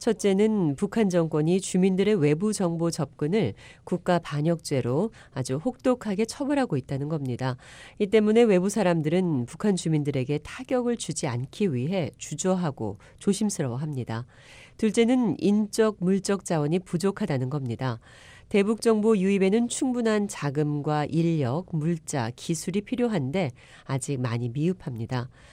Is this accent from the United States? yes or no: yes; United States; 저는 미국에서 태어나 자란 한국계 미국인입니다. 제 부모님은 한국 출신이시고 할아버지와 외할아버지는 모두 이북 출신이십니다.